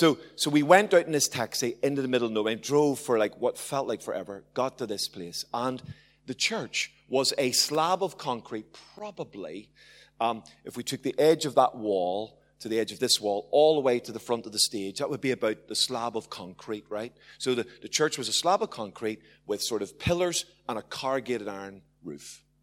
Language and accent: English; Ireland; I mean, I'm an Irishman.